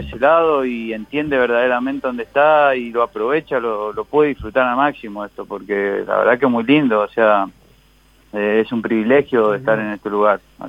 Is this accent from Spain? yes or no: no; Santa Fe, Argentina; Sí, soy de ahí, soy del norte de la provincia, pero empecé ahí.